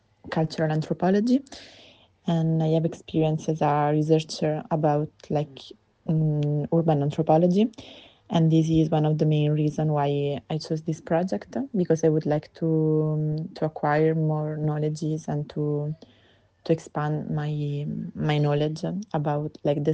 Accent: Rome, Lazio, Italy; English is a second language; I'm from Italy, from Rome.

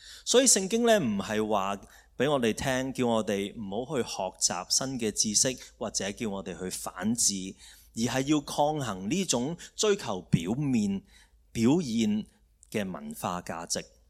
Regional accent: Hong Kong; 我都是香港出生，亦都在香港长大

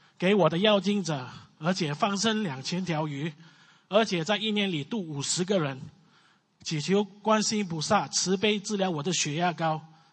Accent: Malaysia; 我是来自马来西亚麻波心灵法门共修会的同修。我从小生在一个富裕的家庭

